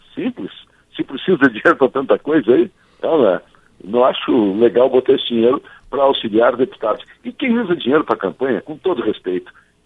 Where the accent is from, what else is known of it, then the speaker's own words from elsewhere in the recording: Cruz Alta, Rio Grande do Sul, Brazil; now in Porto Alegre, Brazil; Não, eu sou natural de Cruz Alta, mas eu resido em Porto Alegre.